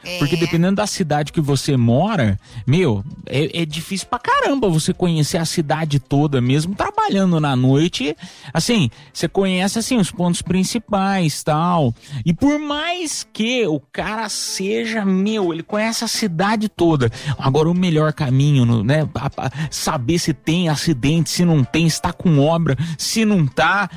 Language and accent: Portuguese; Goiás, Brazil; Sou do Goiás, eu estou no Goiás agora.